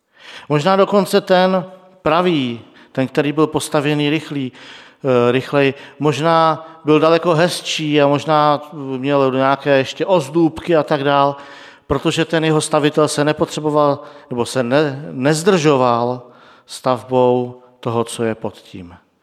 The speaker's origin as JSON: {"language": "Czech", "town": "Písek", "region": "South Bohemian Region", "country": "Czechia", "said": "Já víte, že pocházím z Písku a tam je takový velký most"}